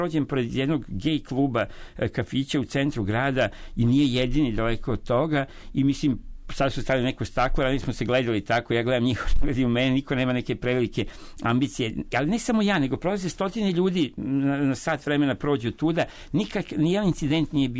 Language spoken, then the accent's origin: Serbian; Sombor, Vojvodina, Serbia; now in Belgrade, Serbia; kao dete sam to još u Somboru doživljavao